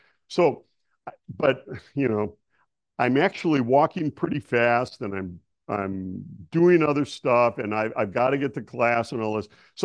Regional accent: Milwaukee, Wisconsin, United States; It's the same I knew about cows growing up in Milwaukee.

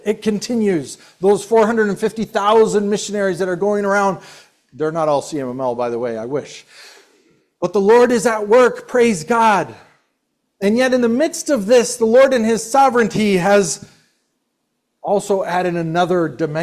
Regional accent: Mexico; moved away as an adult; now in United States; I came here from Mexico. I grew up in Mexico. My wife as well. Three of my four kids were born in Mexico. So we're incomers.

